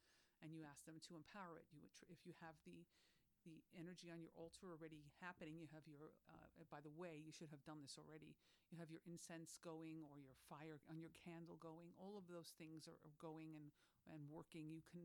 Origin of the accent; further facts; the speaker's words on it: United States; I'm just throwing a million ideas in the soup because I'm an American.